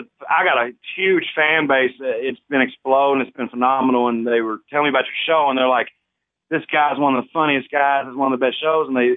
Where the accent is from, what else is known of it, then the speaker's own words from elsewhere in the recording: Louisville, Kentucky, United States; now in Nicholasville, United States; I live in Nicholasville, Kentucky. I'm from Louisville originally.